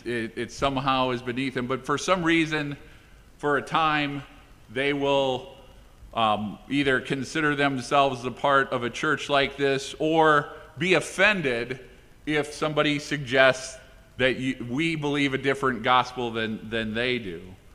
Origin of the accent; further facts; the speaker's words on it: California, United States; born there; also born or lived in Midwest; My parents were both from the Midwest, and I was born in California, but at this point in my life, I've lived in the Midwest more.